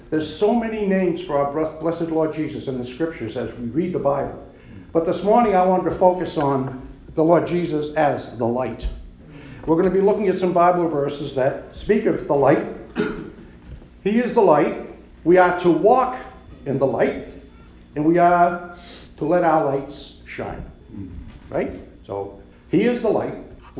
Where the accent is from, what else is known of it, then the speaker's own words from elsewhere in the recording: Boston, Massachusetts, United States; accent: Boston; You'll have to bear with my Boston accent. We do not pronounce our R's very well, but I'll do the best I can.